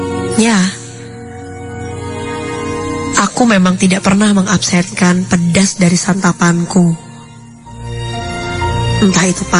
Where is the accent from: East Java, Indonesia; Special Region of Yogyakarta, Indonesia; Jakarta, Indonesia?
Special Region of Yogyakarta, Indonesia; Yogyakarta; now in Bandung, Indonesia; Aku juga seorang pendatang di kota ini. Asalku dari Yogyakarta.